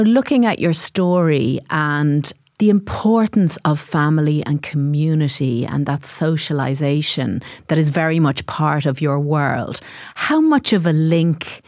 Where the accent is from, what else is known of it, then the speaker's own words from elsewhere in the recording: Ulster, Ireland; born there; I was born in Donegal.